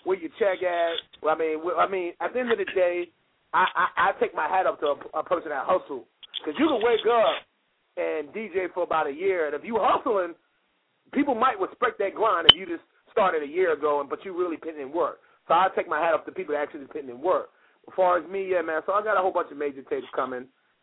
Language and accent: English; Jersey City, New Jersey, United States; I'm from Jersey City, so all my Jersey City cats stand up.